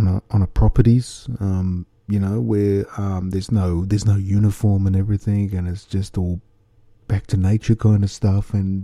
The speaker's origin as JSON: {"language": "English", "country": "Australia", "tie": "born or raised there", "said": "Growing up in Australia was kind of fun, you know."}